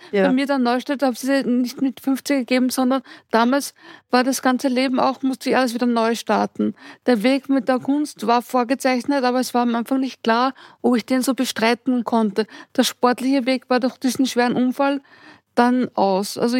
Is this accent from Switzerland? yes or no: no; Linz, Upper Austria, Austria; Ich bin aus Oberösterreich, aus Linz.